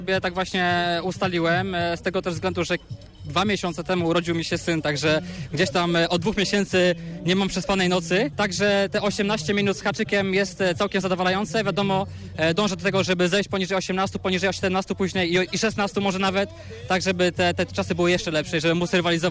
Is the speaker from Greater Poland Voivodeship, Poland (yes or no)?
yes; Poznań, Greater Poland Voivodeship, Poland; jestem z Poznania.